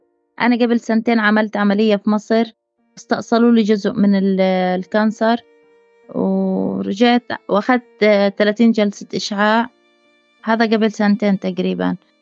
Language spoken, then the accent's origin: Arabic; Gaza, Gaza Strip, Palestine; moved away; لا لا لا لا، أنا ندمانة ندمانة ندمانة أني طلعت من غزة.